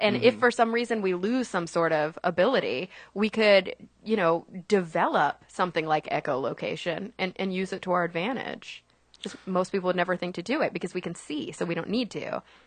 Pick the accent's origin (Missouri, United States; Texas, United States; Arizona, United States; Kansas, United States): Texas, United States; Plano; What is there to do in Texas? Like a suburb of Dallas called Plano.